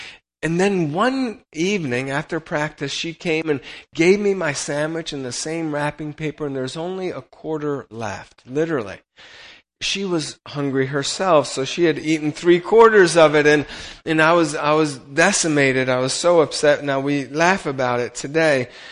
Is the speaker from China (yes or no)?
no; Rome, Lazio, Italy; when I was that age, I was growing up in Rome and Italy, and I was swimming a lot.